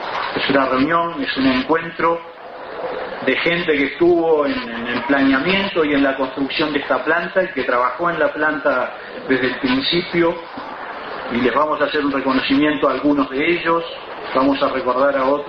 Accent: Uruguay; que reconozcamos esas raíces como uruguayos y como ancapianos

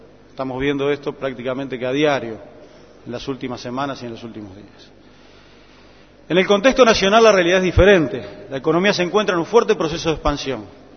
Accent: Uruguay; habiendo realizado una tarea que nos enorgullece a todos como uruguayos.

